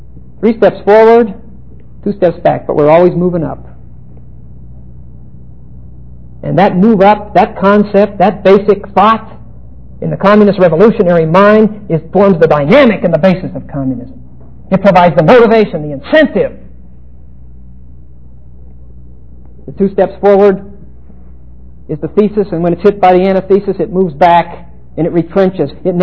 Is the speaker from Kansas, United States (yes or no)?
no; Pittsburgh, Pennsylvania, United States; I'm from Pittsburgh.